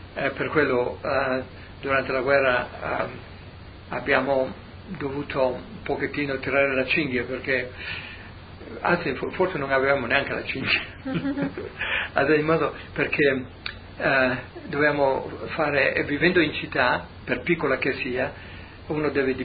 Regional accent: Ovaro, Friuli-Venezia Giulia, Italy; born there; io sono nato a Ovaro, in Carnia, perché mio padre era guardia di finanza.

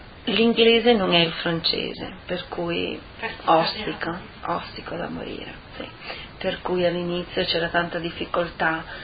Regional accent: Latisana, Friuli-Venezia Giulia, Italy; also born or lived in Lignano; sono nata alla Tisana, in provincia di Udine, l'8 aprile del 64. E niente, poi vabbè, sempre abitato più o meno diciamo nella zona.

